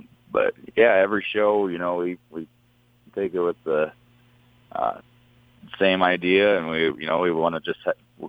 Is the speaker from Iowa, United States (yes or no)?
yes; Manning, Iowa, United States; I grew up in Manning, Iowa, over in Carroll County.